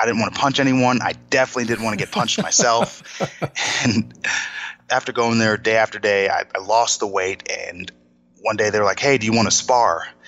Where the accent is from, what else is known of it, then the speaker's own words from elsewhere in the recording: Long Island, New York, United States; I was just a couple miles away from my house growing up in Long Island, New York.